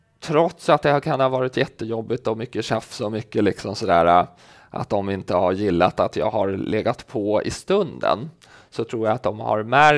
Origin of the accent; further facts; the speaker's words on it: Skärholmen, Stockholm County, Sweden; Jag är uppväxt ute i Skärholmen, som ju klassificerat som ett utsatt område.